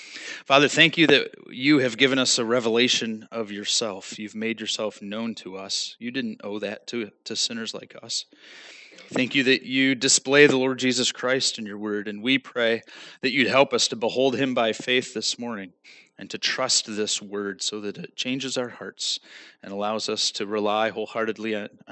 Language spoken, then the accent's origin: English; New York, United States; Well, I grew up in Western New York in a small town near Buffalo. I studied at the University at Buffalo, and then I lived in the city there for a few years.